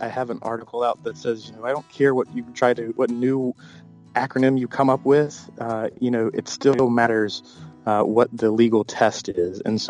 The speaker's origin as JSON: {"language": "English", "region": "South Carolina", "country": "United States", "said": "I'm from South Carolina and we don't have a land registry that's, available in all counties."}